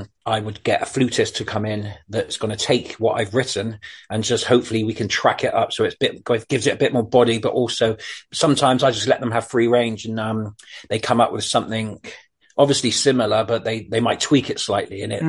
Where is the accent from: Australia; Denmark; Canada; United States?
Denmark; Kundbu; English is a second language; I am in Denmark at the moment. In my hometown now, called Kundbu. It's about 40 minutes north of Copenhagen.